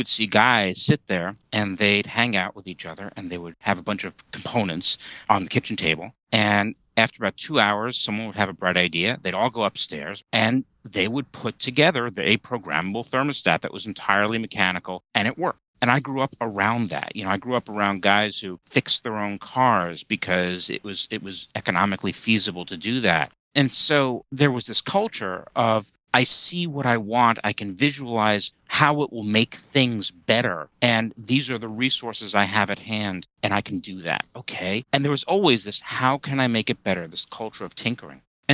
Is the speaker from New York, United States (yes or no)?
yes; Brooklyn, New York, United States; So I grew up in Brooklyn about a billion years ago, and the neighborhood I grew up in was very working class and middle class